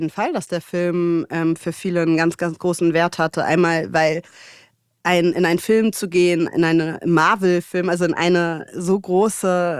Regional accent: Hamburg, Germany; ich bin in Mümmelmannsberg aufgewachsen, im Hamburger Osten. Und das ist ein sehr, sehr migrantischer Stadtteil schon immer gewesen.

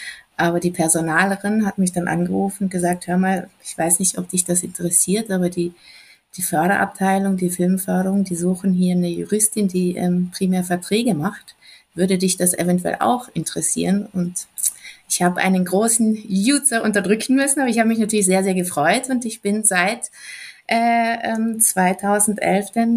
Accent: Trentino-Alto Adige, Italy; im fernen Jahre 2010 noch Praktikantin in München bei ProSiebenSat.1 und musste irgendwann mal wieder zurück in meine Heimat nach Südtirol.

